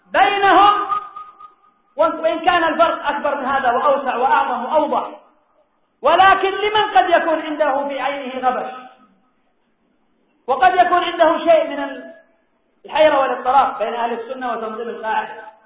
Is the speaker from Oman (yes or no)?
no; Yemen; خاصة أفرادهم الموجودون عندنا في اليمن